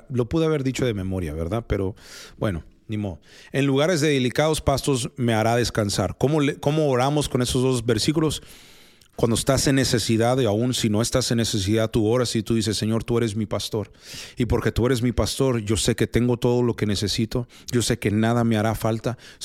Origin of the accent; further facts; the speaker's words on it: Texas, United States; born there; Spanish is a second language; yo nací en Texas, en Estados Unidos, y mi gramática en español no es tan bueno.